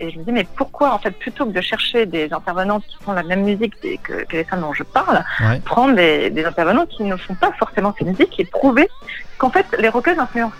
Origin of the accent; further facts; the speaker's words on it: France; À mon époque, les années 90 ou 90, j'aime beaucoup les termes 90 en tant que française.